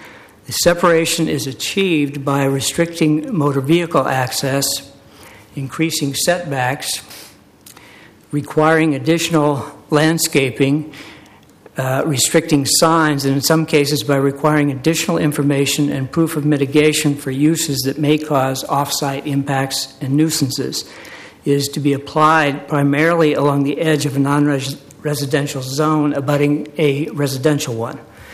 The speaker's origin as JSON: {"language": "English", "region": "Oregon", "country": "United States", "said": "I'm from Willamette Heights"}